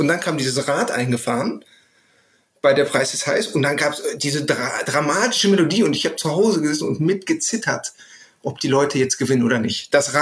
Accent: North Rhine-Westphalia, Germany; ich komme jetzt aus dem Ruhrpott, das war ja durchaus etwas prolliger

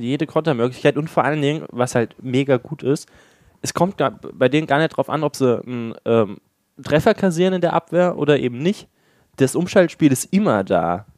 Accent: Rhineland-Palatinate, Germany; accent: Rhenish Hessian; wir kommen aus Rheinhesse, wir können auch rheinhessisch babbeln

